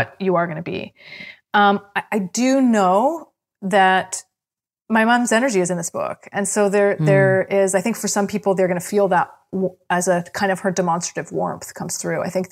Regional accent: Canada; I'm a Canadian. I'm a Canadian, true and true.

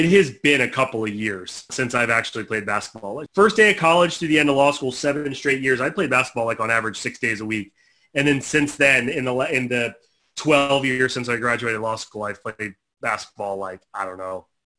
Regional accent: Tampa, Florida, United States; moved away as an adult; Born and raised in Tampa, Florida. So I lived in Tampa, Florida from birth until I graduated college. And then I struck out and moved to the Midwest.

